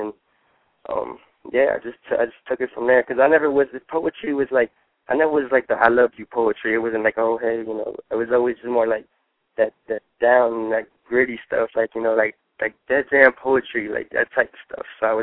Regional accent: Sarasota, Florida, United States; also born or lived in Frankfurt, Germany / Georgia; I was only out there like 1 year, so we moved to Georgia. We lived in a few different places, but I grew up here in Sarasota, Florida, and that's where I'm at right now.

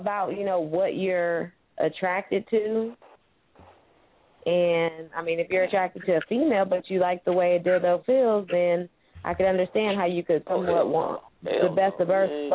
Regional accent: San Francisco, California, United States; I'm from San Francisco, California.

